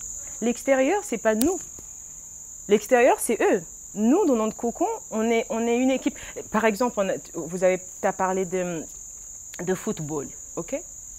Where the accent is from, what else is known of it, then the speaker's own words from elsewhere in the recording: Kinshasa, DR Congo; born there; also born or lived in Brazzaville; À Kinshasa, je suis née, à Brazza, j'étais bien accueillie aussi. J'ai une partie de mon origine là-bas.